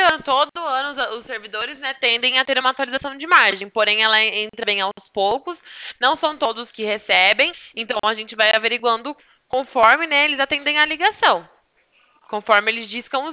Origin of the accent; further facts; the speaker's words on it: São Paulo, Brazil; Eu sou do interior de São Paulo.